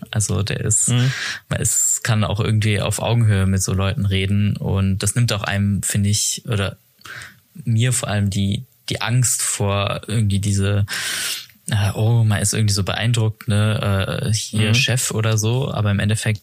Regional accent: Strasbourg, Grand Est, France; ich komme aus Straßburg. Meine Mutter ist auch Deutsche. Also ich bin auch Deutsche. Aber ich bin halt in Frankreich aufgewachsen.

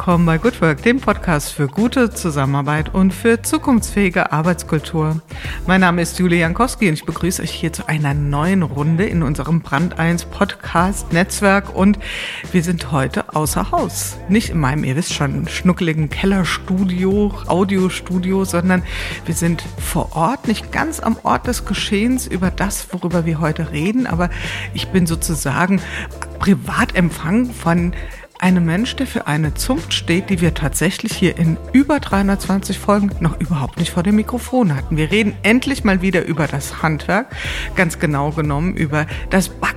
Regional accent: Wiesbaden, Hesse, Germany; in Wiesbaden, also in meiner Heimatstadt

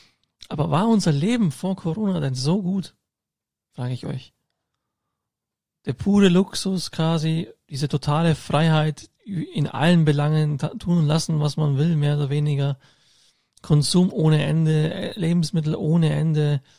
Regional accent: Augsburg, Bavaria, Germany; born or raised there

